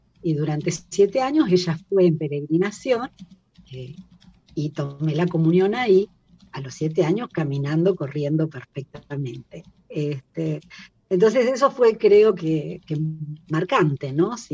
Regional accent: Justiniano Posse, Córdoba, Argentina; now in Neuquén, Argentina; Nací acá, viví acá mucho tiempo, viví acá mi adolescencia, mi juventud, hasta que me fui a Neuquén. Y de Neuquén a Mozambique, efectivamente, en el año 89.

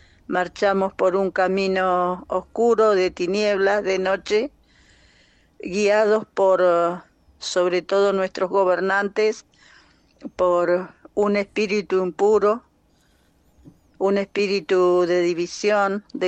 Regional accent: Argentina; como pueblo argentino, siento que marchamos sin rumbo

